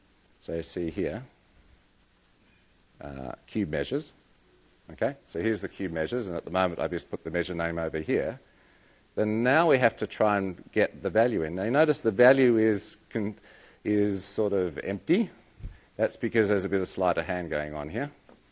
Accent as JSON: {"language": "English", "country": "Australia", "said": "Yeah, I'm from Australia"}